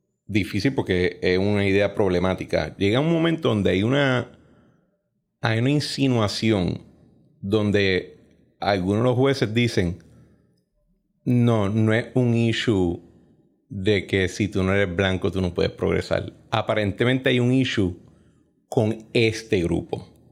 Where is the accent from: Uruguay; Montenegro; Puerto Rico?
Puerto Rico; si yo me lo puedo imaginar siendo puertorriqueño en la isla